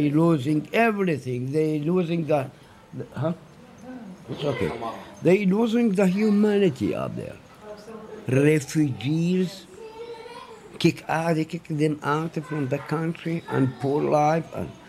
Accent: Hebron, West Bank, Palestine; English is a second language; I am from Hebron. I live in the Baca Valley from long, long time, about 800 years ago.

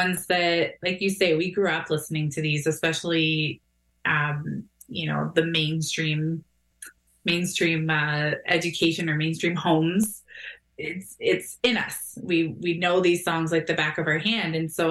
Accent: Fort Erie, Ontario, Canada; born or raised there

